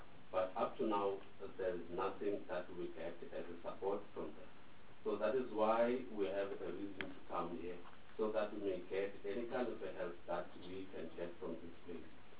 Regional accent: Eastern Cape, South Africa; I'm coming from Eastern Cape.

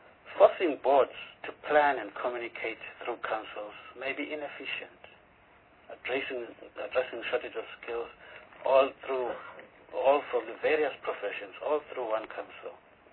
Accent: South Africa; I am South African, I'm black, I went through the schooling system in the townships.

